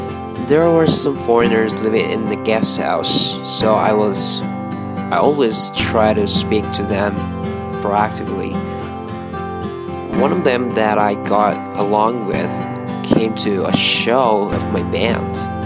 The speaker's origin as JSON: {"language": "English", "country": "Japan", "tie": "born or raised there", "first_language": "Japanese", "second_language": "English", "said": "I was born and raised in Japan, and both my parents are Japanese."}